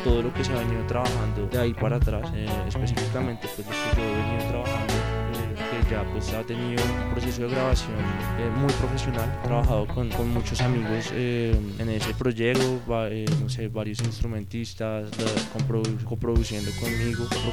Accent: Fusagasugá, Cundinamarca, Colombia; Bueno, pues nosotros somos de acá, de Fusagasugá.

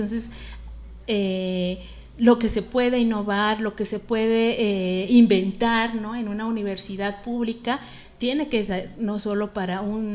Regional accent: Mexico; Y para nosotros, pues como mexicanos, pues de la sociedad mexicana.

